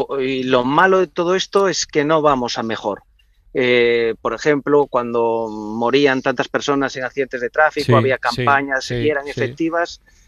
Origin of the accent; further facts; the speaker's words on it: Galicia, Spain; yo soy de Galicia y estamos teniendo temperaturas en Galicia